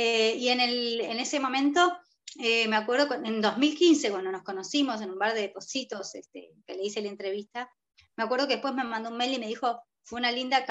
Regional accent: Buenos Aires, Argentina; moved away as an adult; also born or lived in Uruguay / New Zealand; yo soy uruguaya, ¿sí? Que cuando tenía 8 meses, mis padres se fueron a vivir a Buenos Aires, me crié en Buenos Aires, viví la mayor parte de mi vida, hice... la escolarización y la universidad, la hice en Buenos Aires.

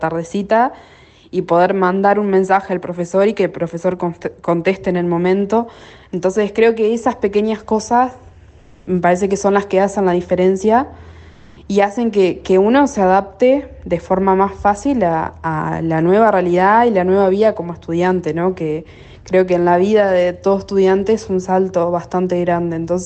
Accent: Colonia del Sacramento, Colonia, Uruguay; moved away as an adult; now in Tacuarembó, Uruguay; en mi caso en particular, soy de Colonia del Sacramento y me tuve que mudar a Tacuarembó para poder cursar la carrera.

